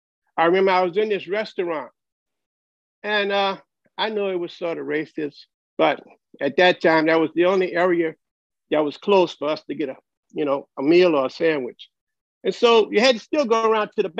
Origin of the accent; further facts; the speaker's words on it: New Orleans, Louisiana, United States; I grew up in the Crescent City, which is New Orleans, Louisiana. They call it a crescent because the way it's shaped. It's shaped like a crescent.